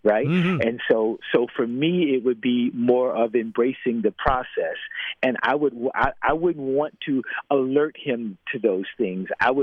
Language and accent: English; Florida, United States; So they're deeply rooted, and growing up in the South as well, right? I know many people don't think of things as being as deep and entrenched in Florida as in other Southern states. But when you're native Floridian